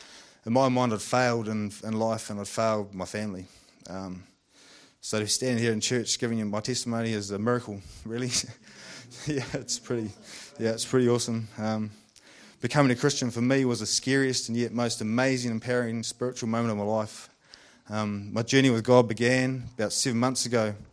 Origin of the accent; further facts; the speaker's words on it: Kauai, Hawaii, United States; I was raised in Kauai by my dad Neil and mum Brenda, along with my younger sisters.